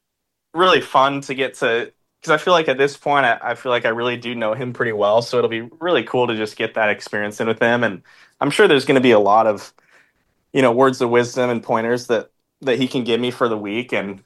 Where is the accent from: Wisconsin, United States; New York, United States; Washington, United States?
Washington, United States; I grew up obviously in Washington and played a lot of tree lined golf